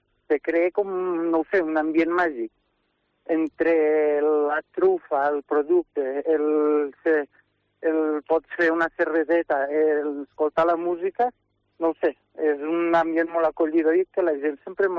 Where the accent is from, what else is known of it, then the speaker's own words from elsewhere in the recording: Culla, Valencian Community, Spain; bueno, jo soc de Culla i quasi està feo dir-ho